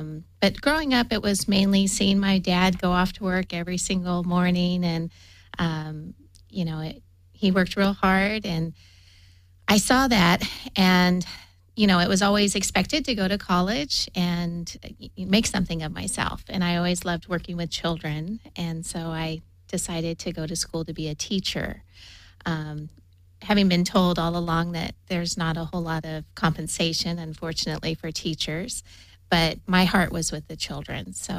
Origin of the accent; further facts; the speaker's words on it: Fullerton, California, United States; Oh, wow. Well, my family, I grew up in Fullerton.